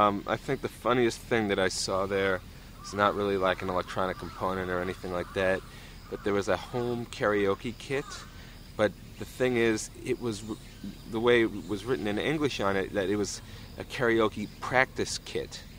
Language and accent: English; New York City, New York, United States; I'm from New York City, and I've always lived in New York, so I'm used to big cities.